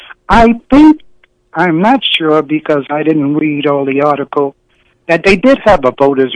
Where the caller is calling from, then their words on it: Harlem, New York, United States; We're calling from Harlem.